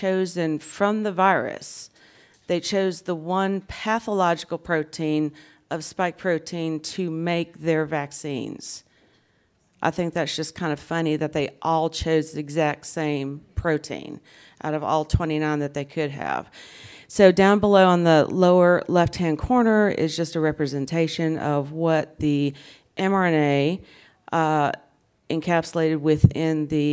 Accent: Birmingham, Alabama, United States; I'm from Birmingham, Alabama, if you can't tell by the accent.

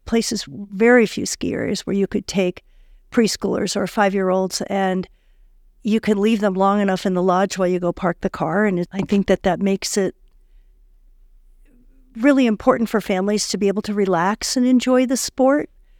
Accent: Vermont, United States; I grew up in skiing in Vermont at small little ski areas with T-bars and rope toes

